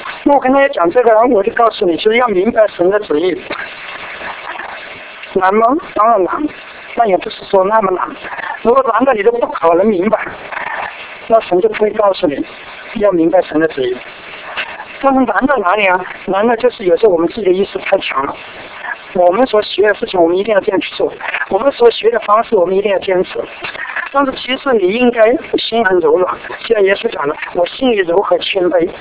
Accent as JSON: {"language": "Chinese", "country": "China", "moved": "as an adult", "lives_now": "United States", "said": "我们从中国来出来留学，读了书以后，我们都愿意留在美国，留在外面。"}